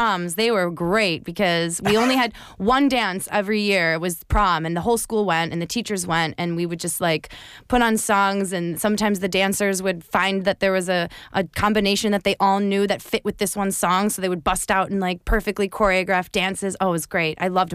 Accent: London, United Kingdom; born there; I was born actually in London.

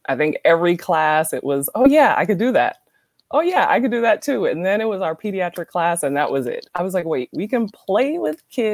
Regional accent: Brooklyn, New York, United States; moved away as an adult; Grew up in Brooklyn and Long Island.

